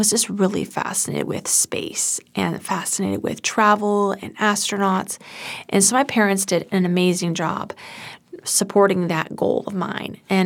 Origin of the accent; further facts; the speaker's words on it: Houston, Texas, United States; I'm like, oh, I'm from Houston.